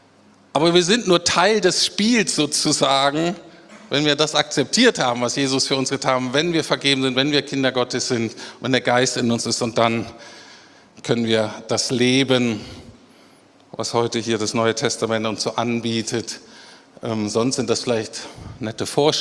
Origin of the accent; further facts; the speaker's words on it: Bremen, Germany; wie ich aufgewachsen bin als guter Norddeutscher, ich bin Bremer